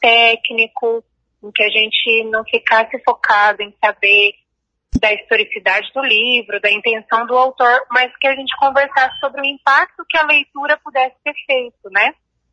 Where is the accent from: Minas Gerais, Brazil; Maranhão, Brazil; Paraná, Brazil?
Paraná, Brazil; Maringá; aqui em Maringá, né, sobretudo, que é a cidade onde eu moro, onde eu nasci